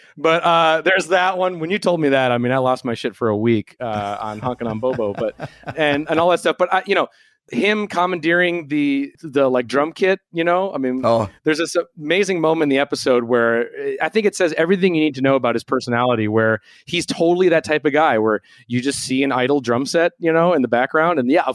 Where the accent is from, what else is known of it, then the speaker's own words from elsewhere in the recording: Minneapolis, Minnesota, United States; I remember growing up in Minneapolis and, you know, going to those Nitro shows